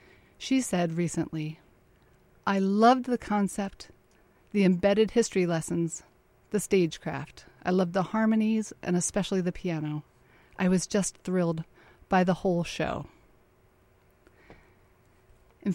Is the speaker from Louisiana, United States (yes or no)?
no; Maryland, United States; In the very rural agricultural town where we grew up in Maryland, I was likely the only kid whose parents both had current passports.